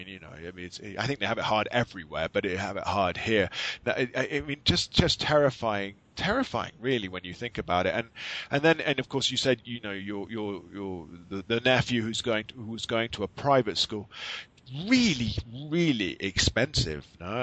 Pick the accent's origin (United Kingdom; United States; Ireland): United Kingdom; England; being an Englishman